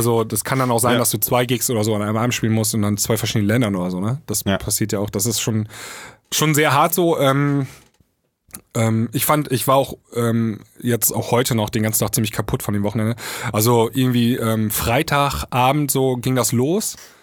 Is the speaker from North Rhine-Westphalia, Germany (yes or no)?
no; Leer, Lower Saxony, Germany; born or raised there